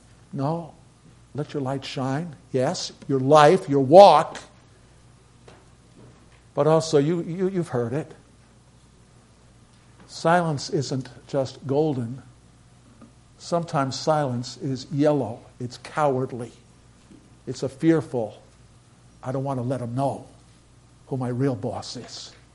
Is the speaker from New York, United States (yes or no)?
yes; Brooklyn, New York, United States; Growing up in the Norwegian church in Brooklyn, remember my father, the cook.